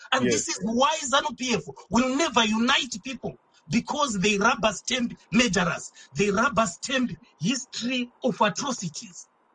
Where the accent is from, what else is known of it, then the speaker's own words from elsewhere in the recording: Midlands, Zimbabwe; I grew up in the Midlands.